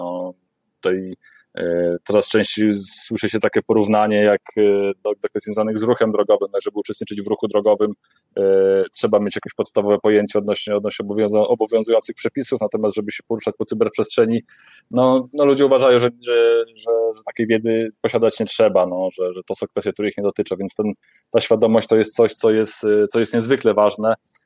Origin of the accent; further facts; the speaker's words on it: Warmian-Masurian Voivodeship, Poland; Byłem takim typowym mazurnikiem, też pochodzę trochę z tamtych rejonów